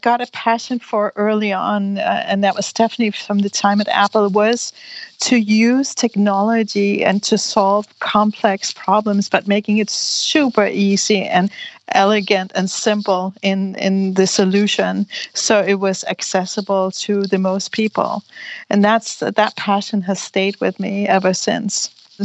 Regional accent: Denmark; and I am from Denmark.

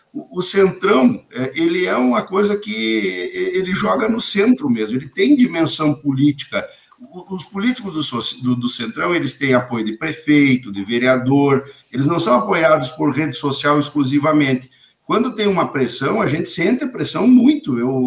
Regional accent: Santo Augusto, Rio Grande do Sul, Brazil; also born or lived in Palmeira das Missões; now in Xangri-Lá, Brazil; se não disseram que eu sou paranaense, é porque não sou, né? Eu sou natural de Palmeira das Missões e criado em Santo Augusto. E, nesse momento, morador de Xangri-Lá, né?

